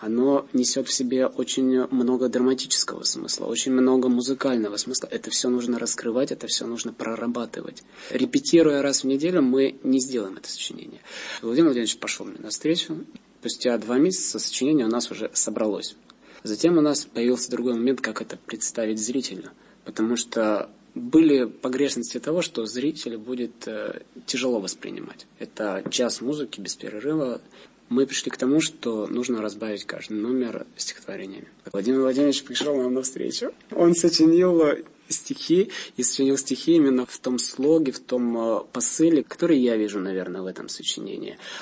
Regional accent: Votkinsk, Udmurtia, Russia; born there; now in Moscow, Russia; Я родился на родине Петра Ильича Чайковского, это город Воткинск. Потом постепенно я переезжал из одного города в другой и оказался в Москве.

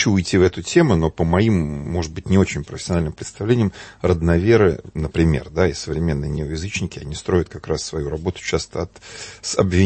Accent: Belarus; Я вот, например, белорус.

